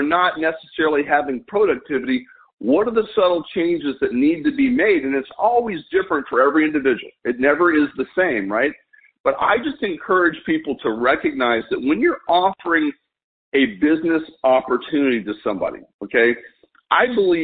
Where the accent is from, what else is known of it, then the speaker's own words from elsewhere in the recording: El Paso, Texas, United States; I grew up in El Paso, Texas, okay? And it was not easy.